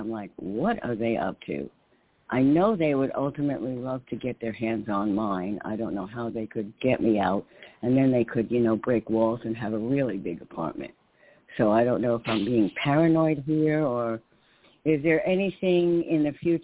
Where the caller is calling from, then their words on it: New York, United States; in New York.